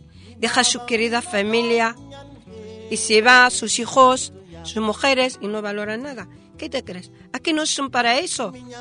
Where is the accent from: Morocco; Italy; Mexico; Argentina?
Morocco; moved away as an adult; now in Spain; mis hijos ya son españoles. Y yo también soy española. O sea, yo soy marroquén, pero quiero decir, mi vida es aquí.